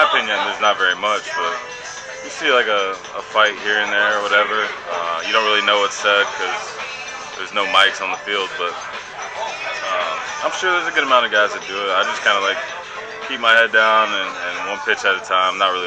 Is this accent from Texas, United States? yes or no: yes; Houston, Texas, United States; I'm from Houston, Texas.